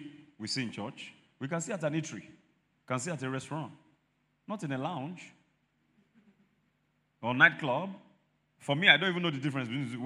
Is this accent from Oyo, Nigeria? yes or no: yes; Mokola, Oyo, Nigeria; I was born and bred in Mokola.